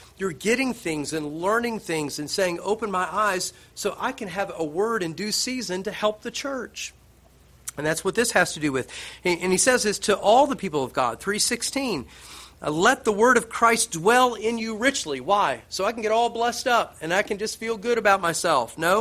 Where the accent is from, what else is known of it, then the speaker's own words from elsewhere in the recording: Appalachia, United States; I mean, we're rednecks, I'm telling you, we're Appalachian backwoods people.